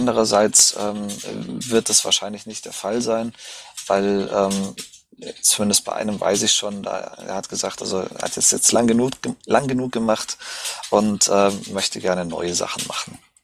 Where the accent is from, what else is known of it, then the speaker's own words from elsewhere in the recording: Bavaria, Germany; moved away as an adult; now in United Kingdom; Ich komme zwar aus Bayern und ich stehe auch auf Papier im Landesverband Bayern als Mitglied drin. Ich lebe aber und arbeite im Ausland. Also ich mache hier meinen Doktor in Biochemie in England.